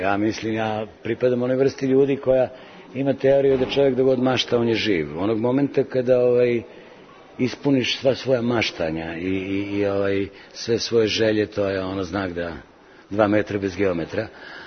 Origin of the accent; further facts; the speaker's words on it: Belgrade, Serbia; born there; Ja sam Beograđanin po nacionalnosti, rođen sam u ovom gradu, ali imam taj dar, verovatno to je posebna vrsta sluha, imam dar za dijalekte.